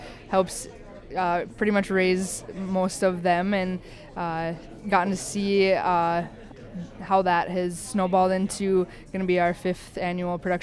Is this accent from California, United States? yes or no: no; Carrington, North Dakota, United States; So I am from Carrington, North Dakota, representing the Carrington FFA chapter